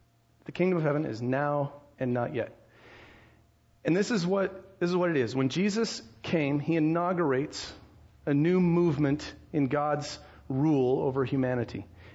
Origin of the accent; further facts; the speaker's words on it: United States; We're all about, I'm an American, and you know, my family, we like being Dutch